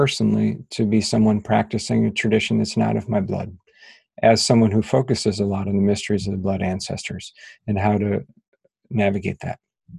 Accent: United States; let me speak from my position as an American white guy.

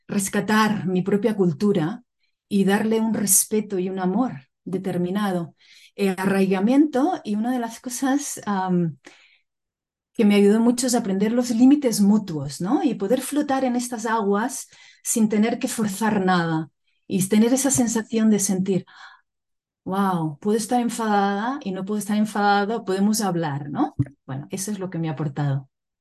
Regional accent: Catalonia, Spain; now in Canada; yo vengo de la Península Ibérica, específicamente de Cataluña, y soy la primera generación que se ha expandido a Canadá. Estoy viviendo ahora mismo en la maravilla tierra de las Montañas Rocosas, por una parte de Canadá, en Alberta, la tierra de los pies negros y de los Cree.

